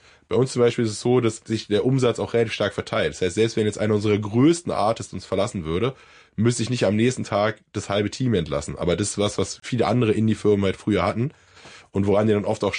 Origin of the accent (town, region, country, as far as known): Berlin, Germany; born or raised there